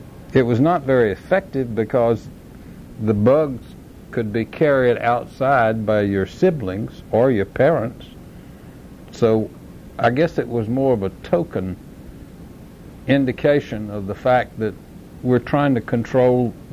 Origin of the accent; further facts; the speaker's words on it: Laurinburg, North Carolina, United States; when he found out I was from Laurinburg, neighboring town, lived next to his uncle, Albert, we had instant communication.